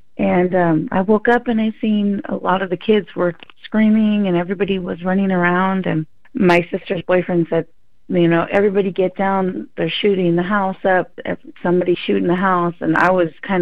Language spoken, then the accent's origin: English; California, United States; so I come from the Mendocino Coast, and that's up north, I'd say about 4 hours south of Eureka. Yeah, so I come from the Redwood Forest area. We are ocean people. We live in a small rancheria, they call it, up in Northern California.